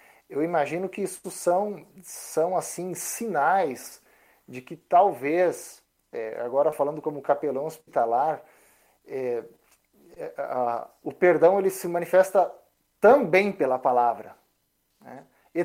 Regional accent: Sapiranga, Rio Grande do Sul, Brazil; born there; Eu vi uma imagem diante do hospital onde eu nasci, em Sapiranga

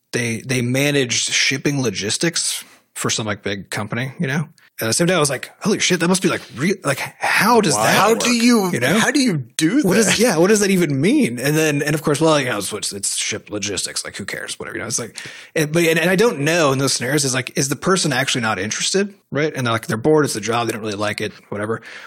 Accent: United States; as an American, a hobby is a waste of time because it's not generating money

